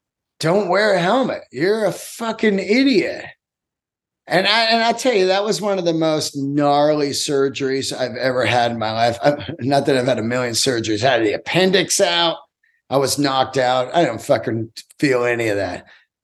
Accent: San Francisco, California, United States; I grew up in the Bay Area, San Francisco

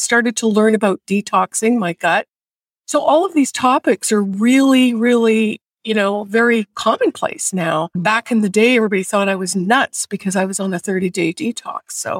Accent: Canada; now in United States; I was new to the U.S. I'm from Canada and I had no support system, very few friends.

